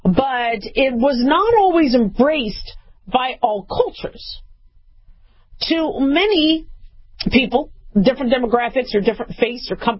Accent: United States; Now, I, being an American and, you know, having my medical experience, I think vaccines are cool.

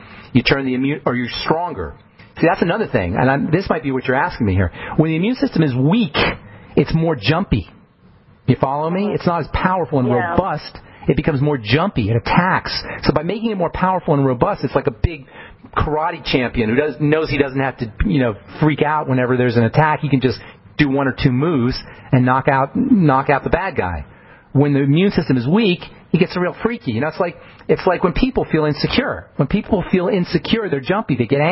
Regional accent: New York City, New York, United States; I grew up in New York City, and got mugged a few times.

